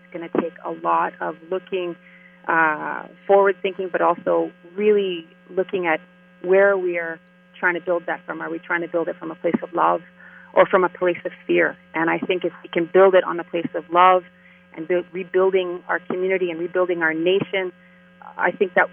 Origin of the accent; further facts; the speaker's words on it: Kahnawake, Quebec, Canada; I'm from Gunawaga. Like, I can live anywhere on Turtle Island, and I'm still from there.